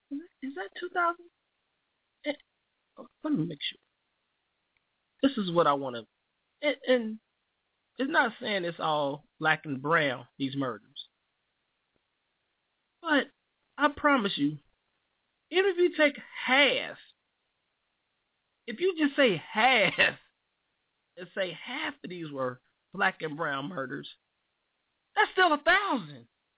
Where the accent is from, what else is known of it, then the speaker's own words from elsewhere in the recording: Indianapolis, Indiana, United States; Indianapolis, my hometown, 101, send me your list.